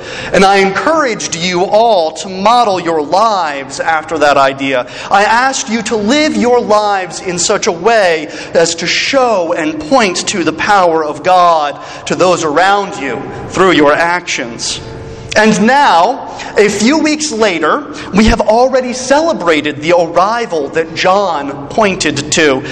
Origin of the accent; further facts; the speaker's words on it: Salisbury, Maryland, United States; were driving up to my hometown of Salisbury, Maryland, to watch me do that.